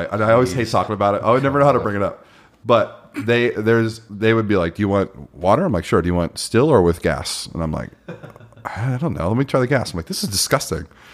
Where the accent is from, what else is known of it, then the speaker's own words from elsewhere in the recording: Philadelphia, Pennsylvania, United States; also born or lived in San Diego / Tallahassee; I grew up spending my school year in Philadelphia, my summer down at my family farm in the Tallahas